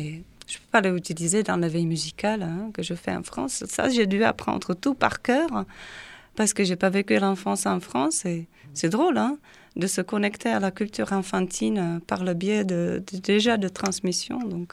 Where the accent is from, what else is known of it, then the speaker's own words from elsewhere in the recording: Czechia; French is a second language; qu'il y en a moins que quand j'étais petite, moi en Tchéquie